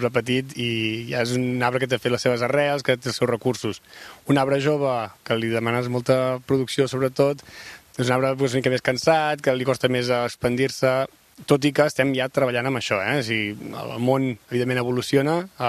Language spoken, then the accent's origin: Catalan; Catalonia, Spain; Jo sóc del Penedès, sempre he sigut del Penedès.